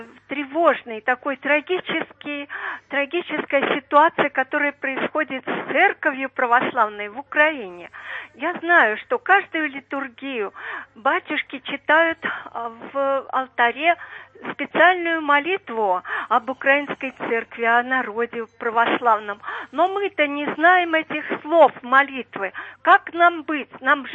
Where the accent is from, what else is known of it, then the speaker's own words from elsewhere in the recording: Moscow, Russia; Я из Москвы.